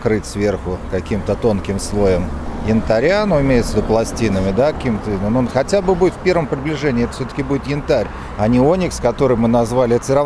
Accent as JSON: {"language": "Russian", "region": "Moscow", "country": "Russia", "said": "Мы из Москвы."}